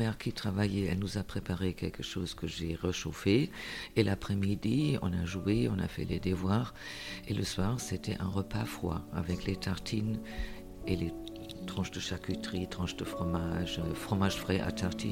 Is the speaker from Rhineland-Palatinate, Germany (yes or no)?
yes; Koblenz, Rhineland-Palatinate, Germany; French is a second language; moved away as an adult; now in France; je viens de Koblenz en Allemagne et je vis en France depuis à peu près 20 ans. Je suis arrivée avec l'euro.